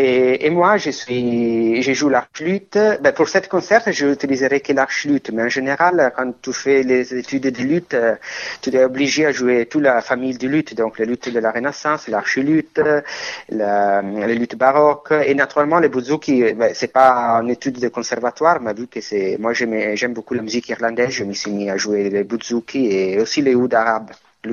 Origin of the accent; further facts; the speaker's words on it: Venice, Veneto, Italy; French is a second language; moved away as an adult; now in Langres, France; je viens de Venise. J'ai étudié le conservatoire de Venise et j'ai passé toute ma vie à Venise.